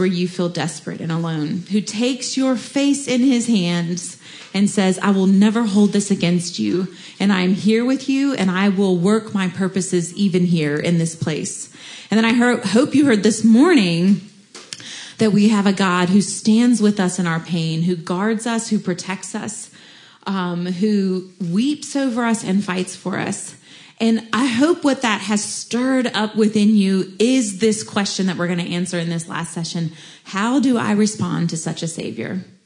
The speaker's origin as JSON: {"language": "English", "town": "Jackson", "region": "Mississippi", "country": "United States", "tie": "born or raised there", "said": "I grew up in Jackson, Mississippi, so I grew up in the Bible Belt."}